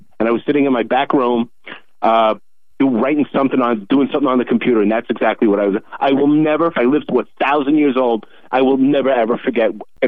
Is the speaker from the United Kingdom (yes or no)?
no; United States; now I'm afraid to go anywhere because they're going to spot me as an American.